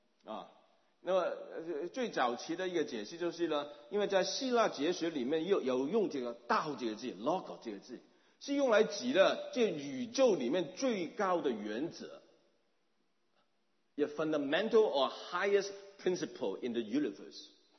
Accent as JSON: {"language": "Chinese", "country": "China", "said": "当我们中国人讲道的时候有不同的意义的"}